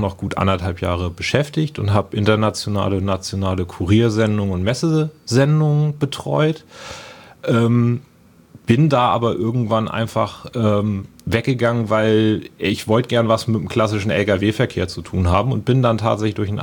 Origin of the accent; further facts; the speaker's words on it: Itzehoe, Schleswig-Holstein, Germany; born there; also born or lived in Krempeheide; now in Lübeck, Germany; Geboren bin ich tatsächlich in Itzehoe aufgewachsen, oder das erste Jahr meines Lebens habe ich in Krempeheide verbracht. kleines Dorf wird keiner kennen. Was die Leute eher kennen, liegt bei Wacken.